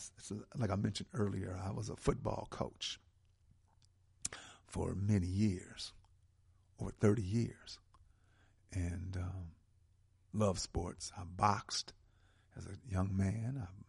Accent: Milwaukee, Wisconsin, United States; I'm from Milwaukee

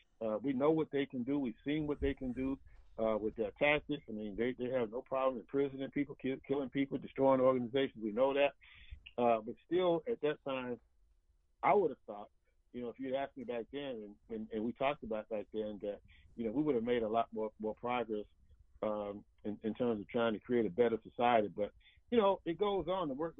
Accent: Sandersville, Georgia, United States; I got my start back in my hometown of Sandersville, Georgia, which I tell everybody is the hometown of Honorable Elijah Muhammad.

